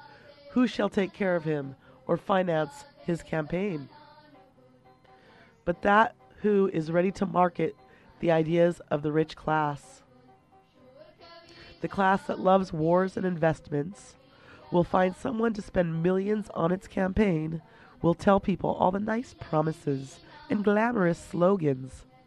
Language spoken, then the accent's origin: English; United States; You know, as an American, I do feel really weak and powerless.